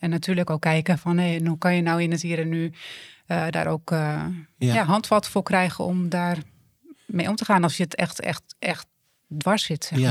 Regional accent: Ermelo, Gelderland, Netherlands; Ik ben geboren en getogen in een christelijk gezin hier op de Veluwe. We zitten hier in Ermelo, midden van de Bijbelbelt.

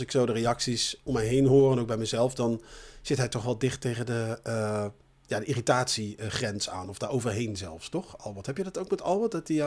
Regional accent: North Brabant, Netherlands; Ik kom ook uit Brabant.

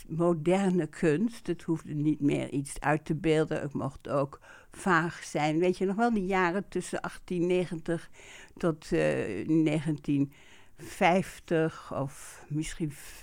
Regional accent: Gelderland, Netherlands; Misschien omdat ik uit de Achterhoek kom

